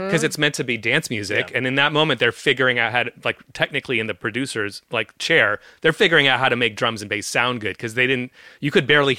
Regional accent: San Francisco, California, United States; I'm from San Francisco. We're both from the Bay Area.

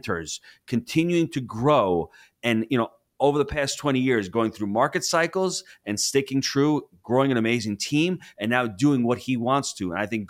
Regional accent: New York, United States; We are from New York. That's spot on.

